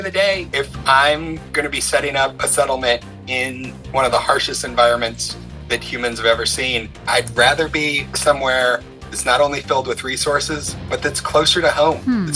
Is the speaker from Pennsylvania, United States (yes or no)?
no; Alaska, United States; And I grew up in Alaska. We would have earthquakes that were 7s or 8s.